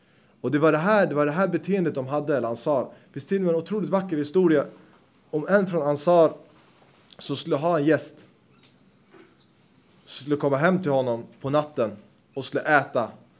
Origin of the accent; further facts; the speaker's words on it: Sweden; Här, jag är själv svensk, så man ska inte säga att jag är rasistisk på något sätt.